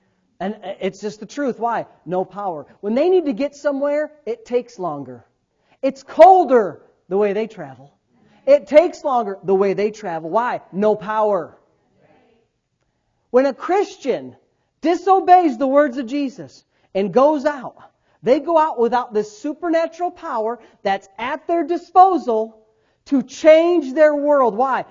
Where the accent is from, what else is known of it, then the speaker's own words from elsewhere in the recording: England, United Kingdom; And we always joke back and forth about me being an Englishman